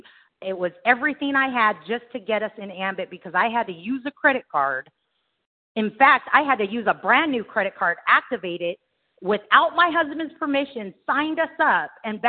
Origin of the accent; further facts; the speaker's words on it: California, United States; I'm from California. Everything, you know, everything is suspicious.